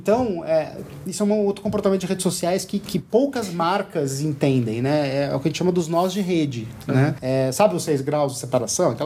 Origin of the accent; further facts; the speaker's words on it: Rio Grande do Sul, Brazil; E eu sou gaúcho, tava lá há pouco.